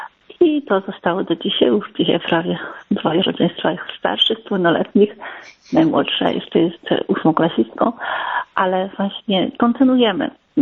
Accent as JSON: {"language": "Polish", "region": "Podlaskie Voivodeship", "country": "Poland", "said": "Pochodzę, tak jak zaznaczyłam, z Podlasia, wywodzę się też z rodziny rolniczej"}